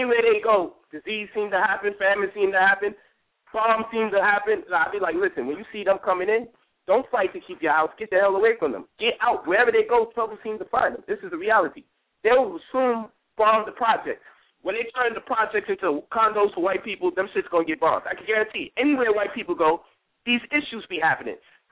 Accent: New York, United States; But you see, I'm from New York, from La Hood.

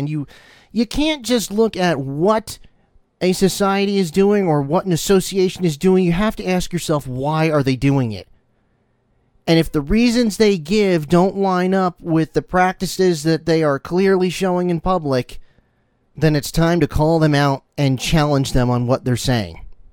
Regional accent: New Jersey, United States; Both Jersey boys. I grew up in New Jersey, and he grew up a little bit south of me

